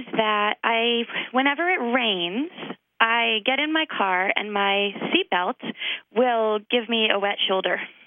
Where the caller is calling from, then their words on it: Carmel, New York, United States; I'm calling from Carmel, New York.